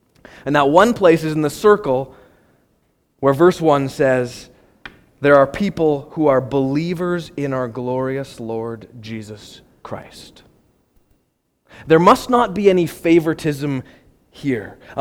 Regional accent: Canada; I'm also a Canadian.

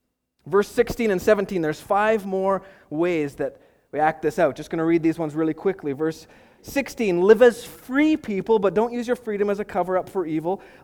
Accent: Canada; because we're Canadian, all right?

